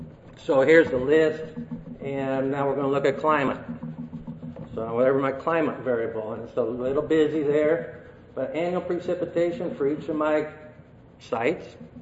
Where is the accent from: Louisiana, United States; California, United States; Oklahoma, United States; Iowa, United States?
Iowa, United States; Boone; born there; I was born in Boone, Iowa, but no, that's not really the reason I picked those.